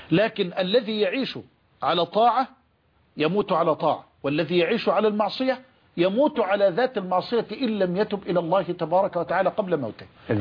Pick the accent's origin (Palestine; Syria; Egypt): Egypt; في عندنا في مصر